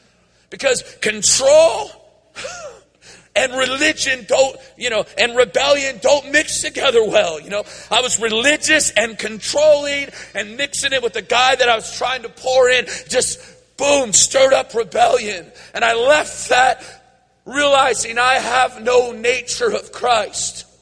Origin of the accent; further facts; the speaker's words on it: Oroville, California, United States; I grew up in Oroville, and at different times I would be different places, but I would always be yearning to see an outpouring of the Holy Spirit in Oroville.